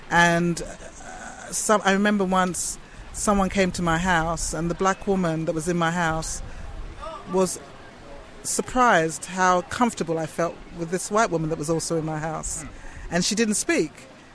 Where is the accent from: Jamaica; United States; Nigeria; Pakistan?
Jamaica; I'm Jamaican and I can do that.